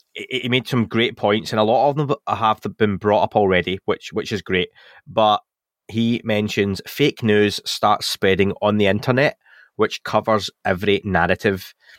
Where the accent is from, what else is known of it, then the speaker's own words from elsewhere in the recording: Scotland, United Kingdom; But Dan's Welsh and I'm Scottish, so that says it all.